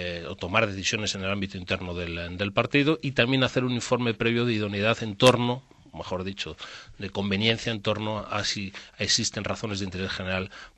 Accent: Zamora, Castile and León, Spain; pero por ejemplo en mi tierra, en Zamora, no se vota directamente

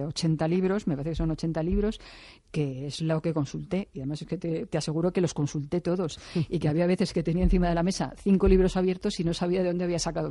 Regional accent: Madrid, Community of Madrid, Spain; born there; Bueno, sí, nací en Madrid, pero es que la gente que no ha nacido en Madrid también es de Madrid.

